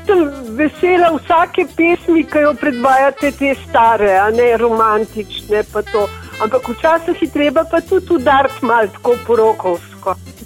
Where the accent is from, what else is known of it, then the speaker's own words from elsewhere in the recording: Ljubljana, Central Slovenia, Slovenia; iz Ljubljane.